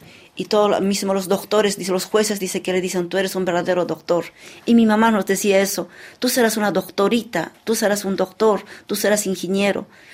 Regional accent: Cusco, Peru; Y esa es alegría para mi pueblo, para la cultura cana, para los quechos de allá.

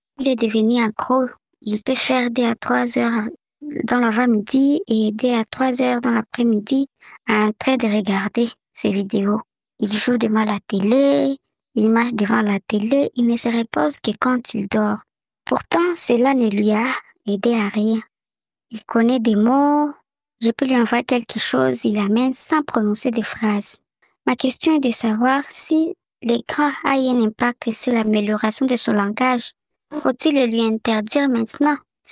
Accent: Lubumbashi, Haut-Katanga, DR Congo; Bonjour RFI … de Lubumbashi, âgée de 30 ans.

